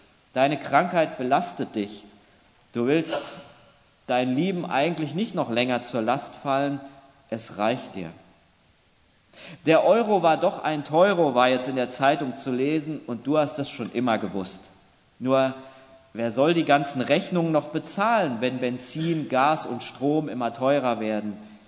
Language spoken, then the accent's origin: German; Schalksmühle, North Rhine-Westphalia, Germany; Meine Heimatgemeinde ist Schalksmühle, das liegt im Sauerland. Da bin ich aufgewachsen und meine Eltern wohnen dort in der Nähe auch noch heute.